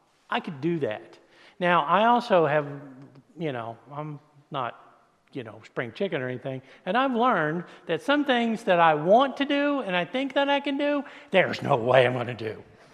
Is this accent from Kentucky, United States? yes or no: no; Virginia, United States; I'm from Southwestern Virginia. We would say, what the heck, okay?